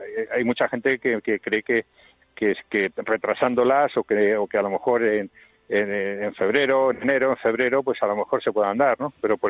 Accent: Ciudad Real, Castilla-La Mancha, Spain; Yo soy de Ciudad Real.

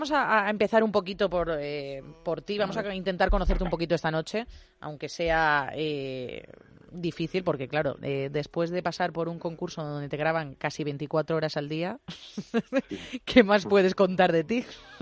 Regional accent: Molina de Segura, Region of Murcia, Spain; yo soy de Molina.

